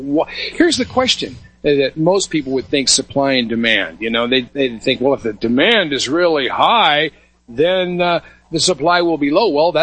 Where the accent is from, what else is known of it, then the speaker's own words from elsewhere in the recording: Denver, Colorado, United States; And the Denver Mint, of course, we're all from the Denver area.